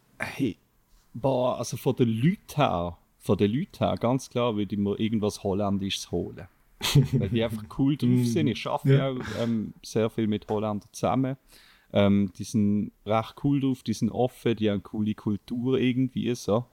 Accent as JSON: {"language": "German", "town": "Basel", "region": "Basel-Stadt", "country": "Switzerland", "said": "als Basler"}